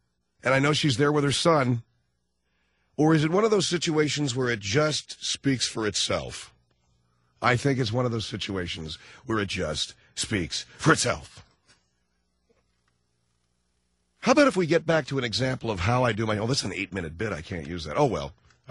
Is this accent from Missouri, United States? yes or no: no; Arcadia, California, United States; Yes, Santa Anita, right there in my hometown of Arcadia.